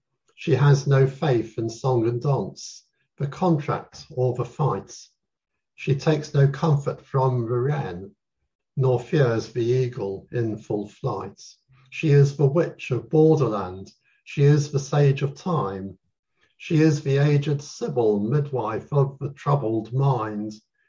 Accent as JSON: {"language": "English", "country": "Jersey", "tie": "born or raised there", "moved": "as an adult", "lives_now": "New Zealand", "said": "I migrated in 2005 to New Zealand. Mm-hmm. So that was quite a big move because I've been born and bred in Jersey. So moving from a small island to a bigger island is a bit of a shock to the system."}